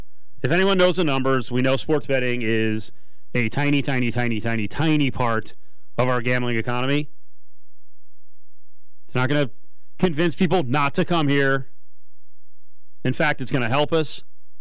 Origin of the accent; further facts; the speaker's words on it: New Jersey, United States; The suit was put forth by New Jersey, my home state, which I've said for better part of 5 years.